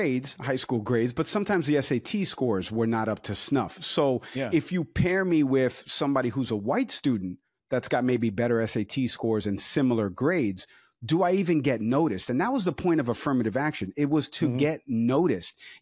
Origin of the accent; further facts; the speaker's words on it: Bronx, New York, United States; also born or lived in Harrison, United States; I grew up in the Bronx, New York, and moved to Harrison, New York.